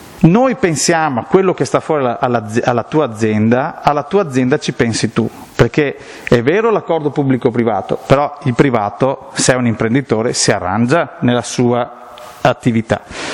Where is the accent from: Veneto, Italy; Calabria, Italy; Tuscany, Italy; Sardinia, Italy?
Veneto, Italy; sono veneto ma sono lampedusiano